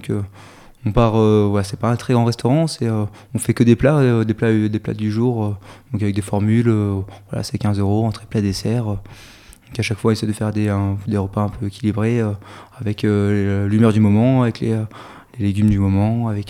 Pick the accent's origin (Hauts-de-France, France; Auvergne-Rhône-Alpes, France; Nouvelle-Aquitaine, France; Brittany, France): Auvergne-Rhône-Alpes, France; j'étais originaire de la Drôme, où je travaillais beaucoup avec les enfants et avec les adultes d'ailleurs en guidage ou sur des camps pêche